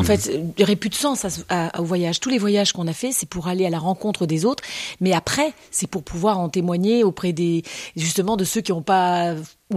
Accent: Paris, Île-de-France, France; Ah non, en tant que Parisienne, non.

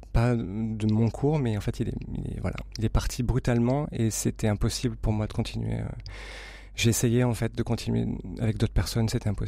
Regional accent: La Seyne-sur-Mer, Provence-Alpes-Côte d'Azur, France; dans une petite ville qui s'appelle la Seyne-sur-Mer, qui est en fait ma ville natale

